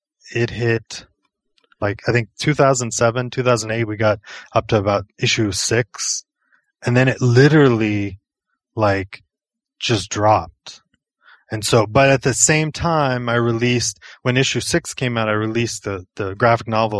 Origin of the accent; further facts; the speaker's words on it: Kansas City, Missouri, United States; Cause I'm from Kansas City, Missouri.